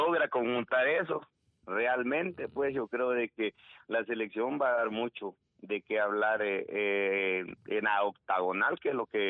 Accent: El Salvador; nosotros como salvadoreños lo que nos queda es apoyarnos

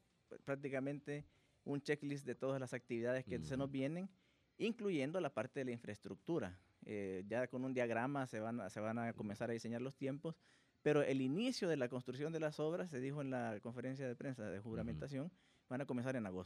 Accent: El Salvador; Como salvadoreños trabajadores podemos salir.

